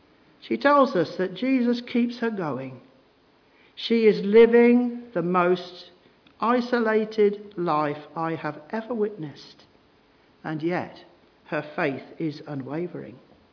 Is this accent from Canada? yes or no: no; South Sudan; now in Uganda; We came to Uganda for rescue, to look for a peaceful place. We came from South Sudan with nothing.